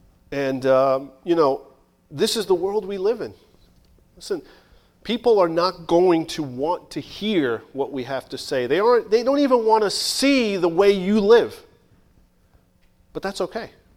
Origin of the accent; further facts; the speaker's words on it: New York City, New York, United States; I grew up in New York City.